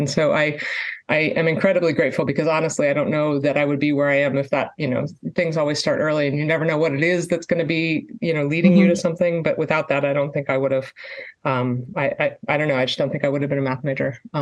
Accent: Pennsylvania, United States; I grew up in Pennsylvania and I don't have a mathematical family

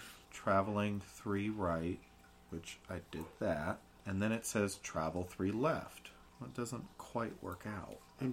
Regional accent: Illinois, United States; I'm from Southern Illinois. There's nothing there to add flavor to my background.

